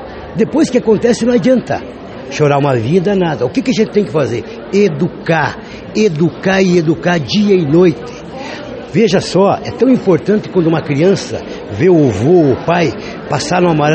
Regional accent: União da Vitória, Paraná, Brazil; manifestar minha alegria de estar na minha terra natal, União da Vitória

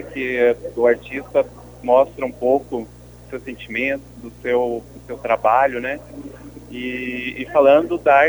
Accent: União da Vitória, Paraná, Brazil; Que eu nasci e cresci aqui na União, morei até 2002 aqui.

